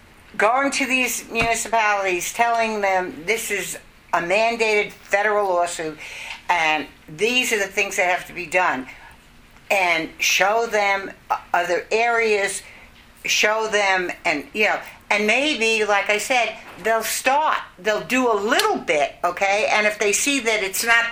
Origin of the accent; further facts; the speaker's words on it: Yonkers, New York, United States; You know, I come from Yonkers, you realize that.